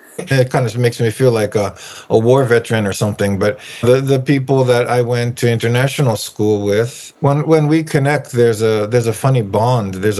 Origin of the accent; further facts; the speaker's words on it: Brooklyn, New York, United States; born there; Well, I was born in Brooklyn.